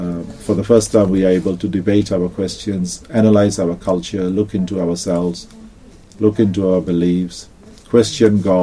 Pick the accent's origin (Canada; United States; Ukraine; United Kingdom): United Kingdom; England; we human beings, because we are Punjabis, but we're also British, English.